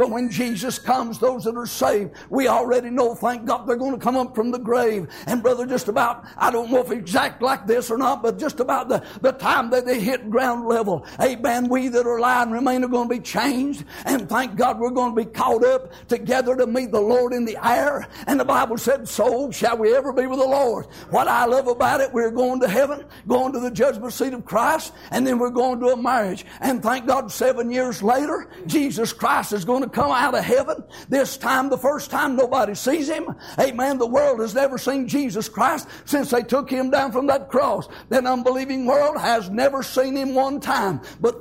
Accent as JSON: {"language": "English", "town": "Hazelwood", "country": "United States", "tie": "born or raised there", "said": "I was growing up in Hazelwood and had an old buddy."}